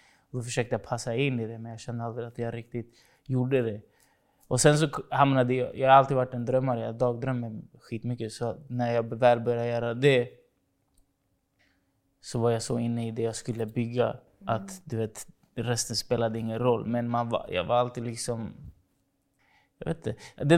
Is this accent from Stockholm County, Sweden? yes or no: yes; Stockholm, Stockholm County, Sweden; jag kommer från Rinkeby, så där har folk, du vet, det är kanske en fattigare område.